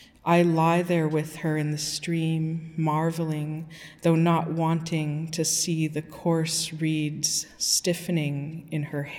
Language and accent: English; Portland, United States; I grew up here in Portland. My mom is Guatemalan. My dad is white with the mixed background, Irish and stuff.